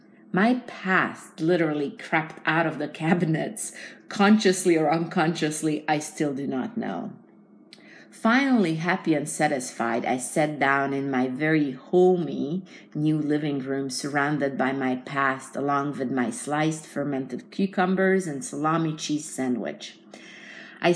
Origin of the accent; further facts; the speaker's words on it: Hungary; English is a second language; It reminds me of the grocery stores that I grew up with back in Hungary.